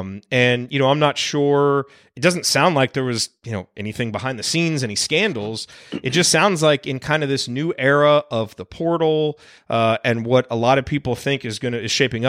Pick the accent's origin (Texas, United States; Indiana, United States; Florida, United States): Indiana, United States; Bloomington; really just based on my age and when I was growing up in Bloomington, was the early 90s